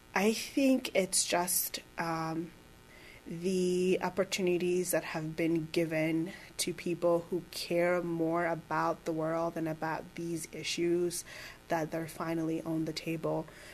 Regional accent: Rwanda; now in Missouri, United States; I was born and raised in Rwanda, but I think now that I've lived in Missouri for such a long time, it's just my second home. So I tend to say I'm from Colombia now.

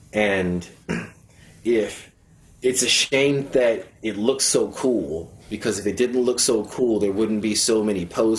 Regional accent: United States; So you say, America jin, I'm an American.

